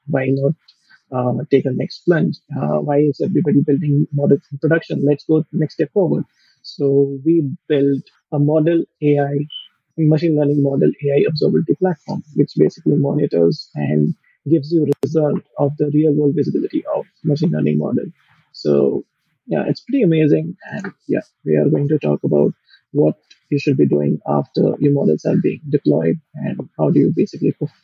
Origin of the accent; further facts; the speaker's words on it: India; I'm from India.